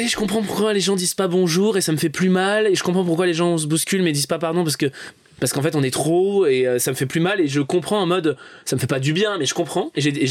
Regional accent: Lyon, Auvergne-Rhône-Alpes, France; now in Paris, France; J'étais au conservatoire, je crois, de Villeurbanne, c'est à côté de Lyon.

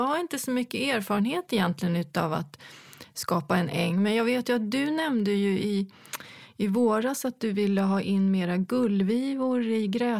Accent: Sweden; Och sen visade det sig att de kunde inte betala ut, för jag var från Sverige.

